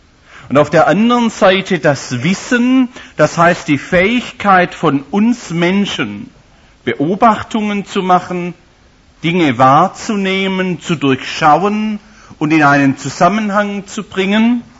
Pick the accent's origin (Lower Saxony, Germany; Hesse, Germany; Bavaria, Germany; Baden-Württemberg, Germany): Baden-Württemberg, Germany; Holzgerlingen; accent: Swabian; Ich bin ein gebürtiger Holzgerlinger, also gar nicht so hier weit weg.